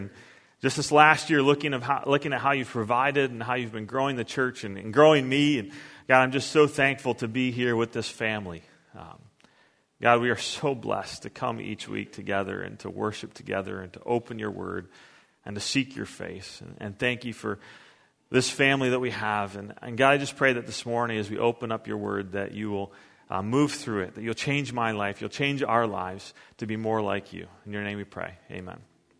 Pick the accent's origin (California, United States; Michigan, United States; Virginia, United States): Michigan, United States; Detroit; I grew up in Detroit. I grew up a mile or a couple hundred yards from I-96.